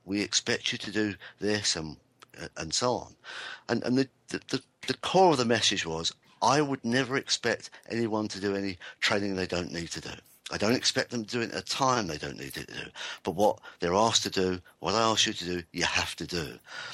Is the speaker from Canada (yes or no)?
no; London, United Kingdom; when I was a kid growing up in London